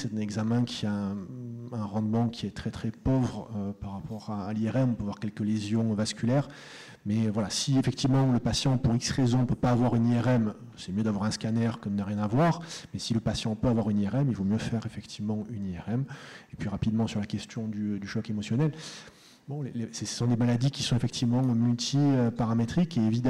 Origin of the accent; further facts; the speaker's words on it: Marseille, Provence-Alpes-Côte d'Azur, France; J'y reviendrai, en plus je suis de Marseille.